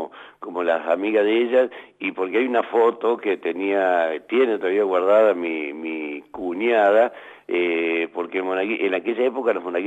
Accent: Lomas de Zamora, Buenos Aires Province, Argentina; born there; yo nací en Lomas de Zamora.

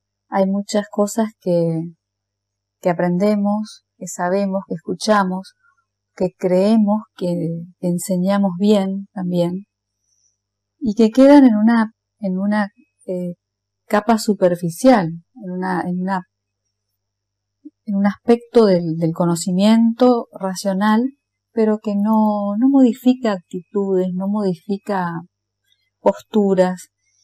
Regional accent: Corrientes, Argentina; soy de Corrientes, capital

